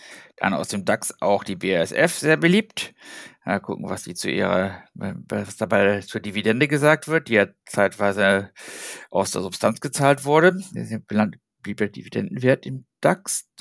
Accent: Hamburg, Germany; Dann hier für uns als Hamburger Lokalpatrioten

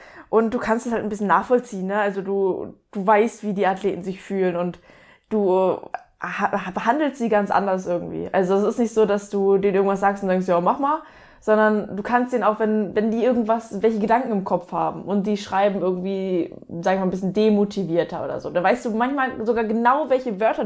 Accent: Northern Germany, Germany; now in Stuttgart, Germany; komme ich aus Nähe Stuttgart. Ursprünglich aus dem Norden, aus Richtung Hamburg, Lübeck. Bin dann für meinen Freund, den Martin Hahn, runtergezogen

